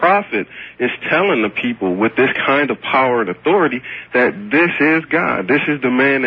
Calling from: Ohio, United States; Ohio, actually.

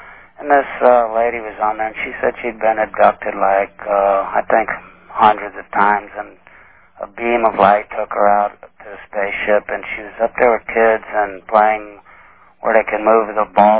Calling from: Ellsbury, Missouri, United States; I'm from St. Louis, Ellsbury. Maybe you've heard of Ellsbury. We've had a few sightings out this way.

